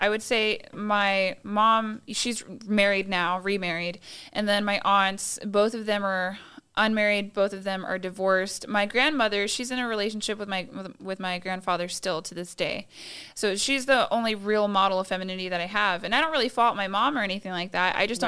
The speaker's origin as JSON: {"language": "English", "town": "Kissimmee", "region": "Florida", "country": "United States", "tie": "born or raised there", "also_born_or_lived": "Orlando", "said": "So I grew up in Central Florida. I was born in Orlando. Grew up in Kissimmee."}